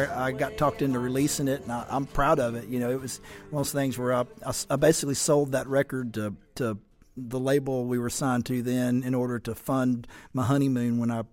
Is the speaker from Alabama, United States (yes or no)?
yes; Muscle Shoals, Alabama, United States; Shauna and Cooley and I grew up in the Muscle Shoals area.